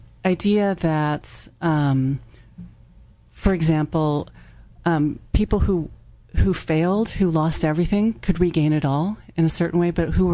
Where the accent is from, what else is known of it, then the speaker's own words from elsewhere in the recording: California, United States; And I was raised mostly in California, where that was sort of okay, but also strange.